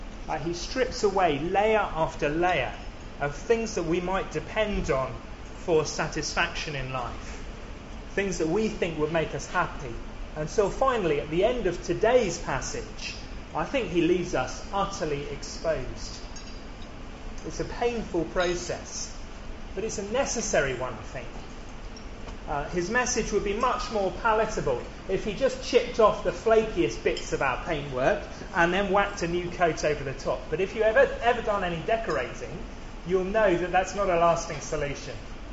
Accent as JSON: {"language": "English", "town": "Penzance", "region": "South West England", "country": "United Kingdom", "said": "given that I come from Penzance and maybe should have stayed there."}